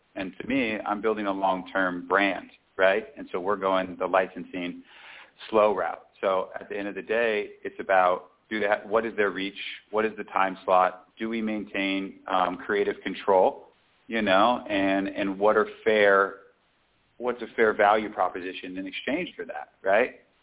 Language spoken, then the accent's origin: English; California, United States; So, and I'm originally from California, so, you know, I grew up going to the mountains there.